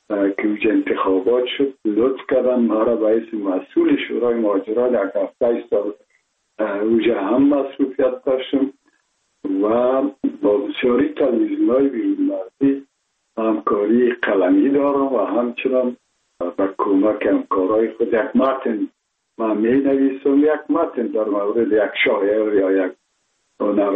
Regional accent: Kabul, Afghanistan; ما متولد شهر کابل هستم، هستم تاجک و از شهر کونی کابل که از پدر از کابل هستم. مکتب آشقان عارفان که در شهر کونه نزدیک خانه ما بود

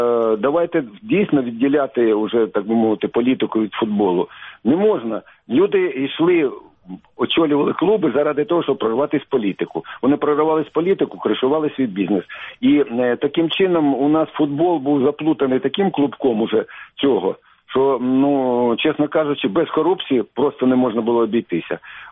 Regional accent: Kyiv, Ukraine; Хоча це мій клуб, я киянин.

